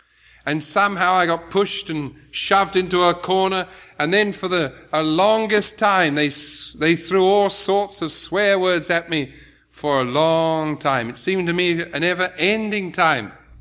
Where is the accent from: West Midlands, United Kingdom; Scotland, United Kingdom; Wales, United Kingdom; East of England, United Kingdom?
West Midlands, United Kingdom; Birmingham; But I'm very glad. I come from Birmingham. You see, that's how they talk in that funny part of the world.